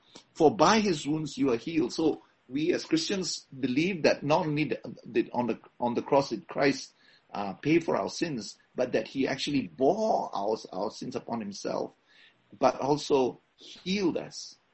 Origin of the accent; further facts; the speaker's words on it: Malaysia; I come from Malaysia, in which one of the things that we see on a daily basis is the power of mediums, astrologers, of occult in people's lives.